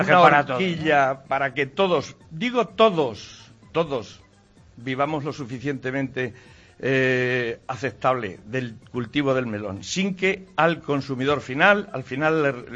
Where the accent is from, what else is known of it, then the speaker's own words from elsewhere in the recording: Castilla-La Mancha, Spain; como buenos manchegos somos un poco tercos